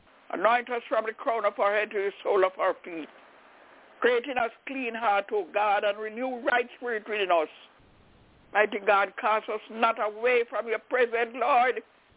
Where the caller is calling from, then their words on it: Albany, New York, United States; I'm called from Albany in New York.